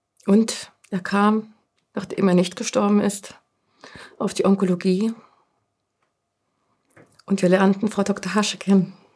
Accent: Germany; Wir sind in der DDR groß geworden.

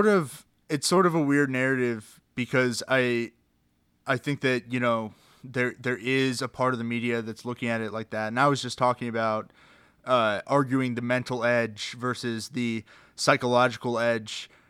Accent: Dallas, Texas, United States; Maybe it's because I'm from Dallas and I'm antagonistic towards Rondo

